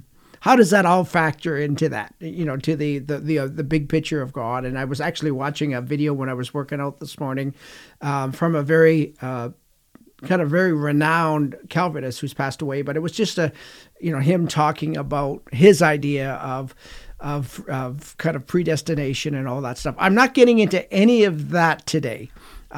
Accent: Canada; I'm a Canadian. I've grown up in this weather

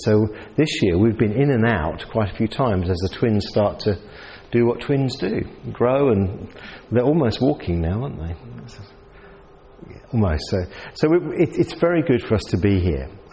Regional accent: Southend-on-Sea, East of England, United Kingdom; accent: Southend; As you can tell, I'm not a New Zealander by my accent. I've got a South End accent. Well, it was a pre-1960s South End accent. It changed after that.

